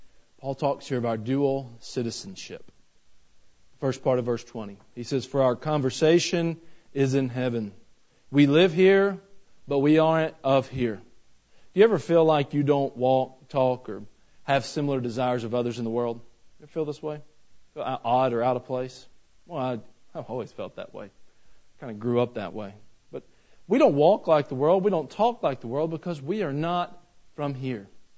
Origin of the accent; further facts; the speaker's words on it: the South, United States; At least I'm from the South.